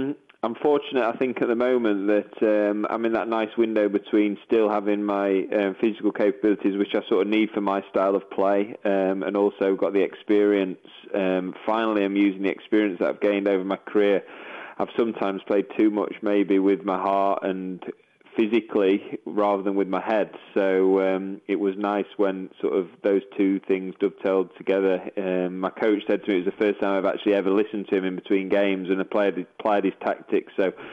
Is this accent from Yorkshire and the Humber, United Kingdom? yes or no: yes; Sheffield, Yorkshire and the Humber, United Kingdom; You know, I'm just someone from Sheffield who sort of hacked the ball around over the years